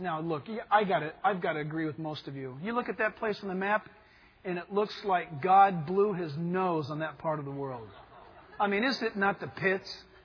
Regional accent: United States; Now, as an American, we find that highly offensive.

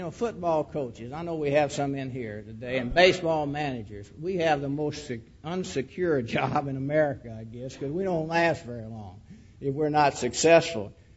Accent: Mission, Texas, United States; I was raised down in Mission, Texas, which is a small town in the tip of Texas down by Brownsville and what we call the Rio Grande Valley.

